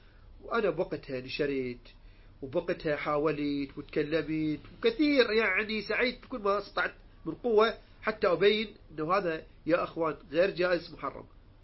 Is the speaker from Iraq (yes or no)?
yes; Iraq; accent: Iraqi